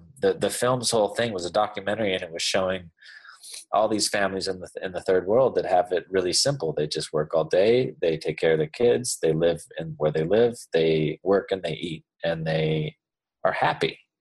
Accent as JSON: {"language": "English", "country": "United States", "said": "Well, as an American, we're so spoiled."}